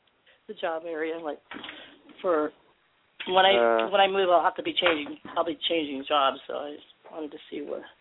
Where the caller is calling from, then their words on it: San Diego, California, United States; I'm in San Diego.